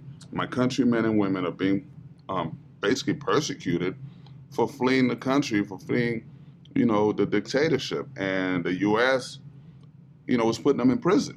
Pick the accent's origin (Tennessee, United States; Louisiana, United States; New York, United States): New York, United States; Harlem; I didn't know I was poor until I got to University of Virginia, and somebody, I said, yeah, I'm from Harlem. They're like, oh my God, you're from the ghetto.